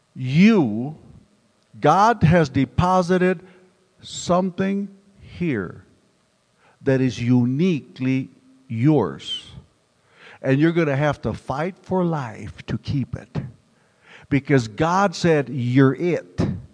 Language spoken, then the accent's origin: English; San Antonio, Texas, United States; I mean, hey, I come from San Antonio up here. What's wrong? Sub-freezing temperatures.